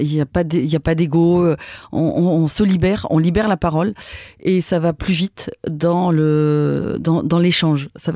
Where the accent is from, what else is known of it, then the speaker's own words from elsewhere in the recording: Brittany, France; j'ai grandi dans le Morbihan. Je suis très attachée à ces racines bretonnes.